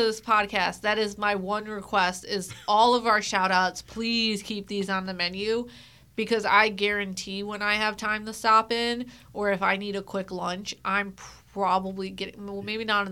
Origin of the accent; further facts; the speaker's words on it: Syracuse, New York, United States; I'm from Syracuse, and there are a lot of great food places there, too. Don't get me wrong. Central New York, all the way.